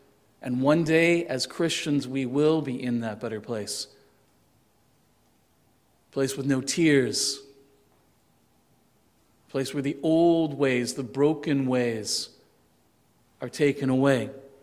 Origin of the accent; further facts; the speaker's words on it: Canada; As a man, as a Chinese background man growing up in Canada